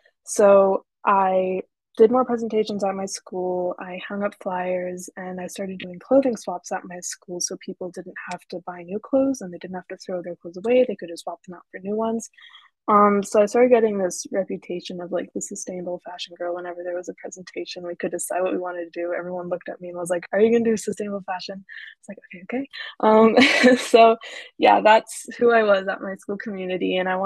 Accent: Boston, Massachusetts, United States; So I'm located in Boston. I was born and raised here.

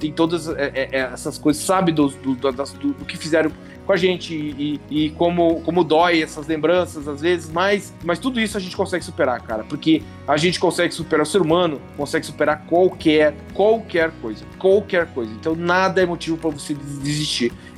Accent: Curitiba, Paraná, Brazil; Eu morava em Campo Comprido, é um bairro bem de interior aqui de Curitiba, né? Curitiba já é interior, né? E o Campo Comprido era perto de uma colônia ucraniana

